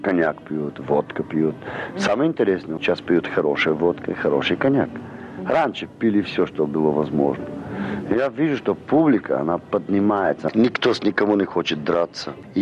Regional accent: Bulgaria; born there; Russian is a second language; moved away as an adult; also born or lived in Germany; Я по национальности армянин. Я родился в Болгарии.

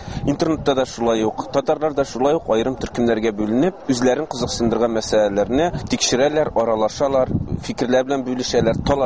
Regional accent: Shygyrdan, Chuvashia, Russia; минем туган авылым Шыгырданда мәктәп интернетлаштырылды

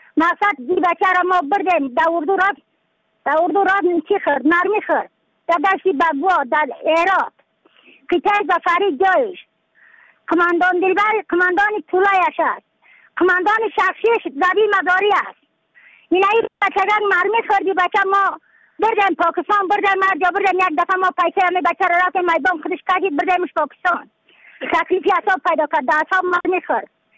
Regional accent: Badakhshan, Afghanistan; از بدخشان هستم، مرکز بدخشان، ولسوالی اکلی پایان، قیره وینگ.

